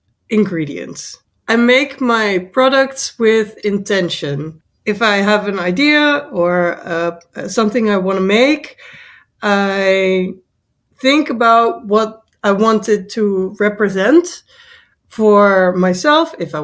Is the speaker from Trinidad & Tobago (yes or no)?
no; Netherlands; I am from the Netherlands.